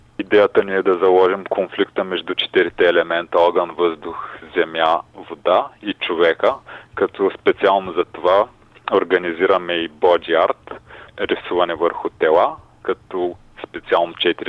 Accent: Stara Zagora, Stara Zagora Province, Bulgaria; now in Varna, Bulgaria; Като цяло съм израснал в Стара Загора и съм учил в гимназия с преподаване на чужди езици Румен Руан. Живота ме доведе към Варна и за сега се установявам тук.

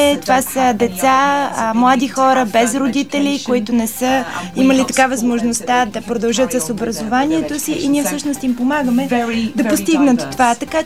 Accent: United Kingdom; Bulgarian is a second language; now in Bulgaria; Както виждате, аз не съм българка, аз съм британка. Имах голям късмет да живея тук.

